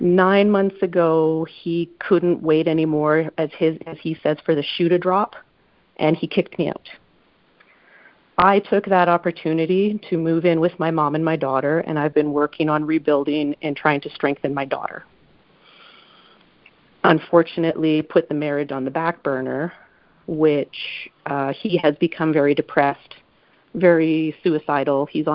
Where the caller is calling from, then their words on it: Calgary, Alberta, Canada; I'm calling from Calgary in Canada.